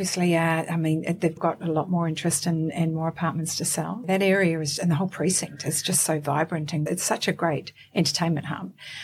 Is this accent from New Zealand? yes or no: yes; New Zealand; moved away as an adult